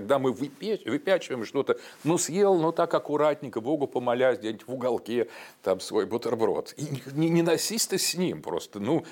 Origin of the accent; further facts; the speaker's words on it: Donbas, Ukraine; Я с Донбасса, я здесь.